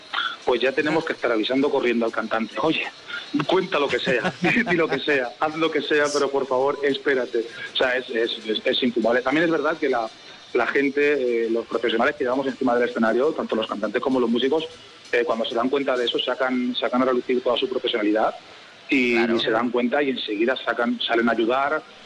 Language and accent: Spanish; Albacete, Castilla-La Mancha, Spain; somos de La Mancha, aunque seamos … somos de La Mancha, somos todos de Albacete.